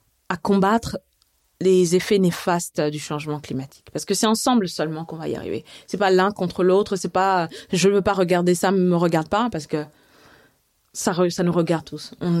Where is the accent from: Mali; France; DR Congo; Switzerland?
Mali; moi, je viens du Mali et notre monnaie, c'est le franc CFA.